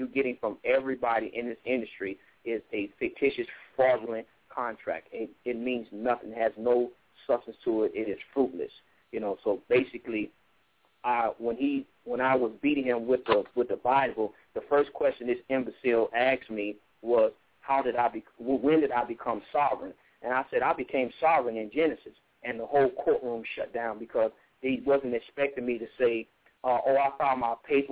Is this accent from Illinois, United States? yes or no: yes; Chicago, Illinois, United States; He didn't know I was raised in Chicago where RICO started at with Al Capone.